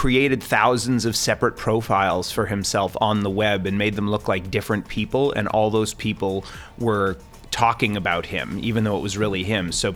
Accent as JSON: {"language": "English", "country": "Canada", "said": "I'm from Canada."}